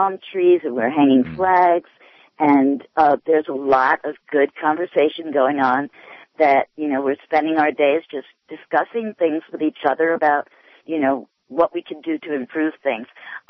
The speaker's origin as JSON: {"language": "English", "town": "San Francisco", "region": "California", "country": "United States", "said": "when I go on the global stream and I say I'm from San Francisco, they're giving me flack."}